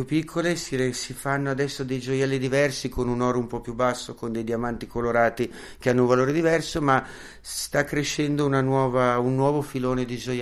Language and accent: Italian; Milan, Lombardy, Italy; sono milanese e non vorrei dirlo, però purtroppo Milano è la capitale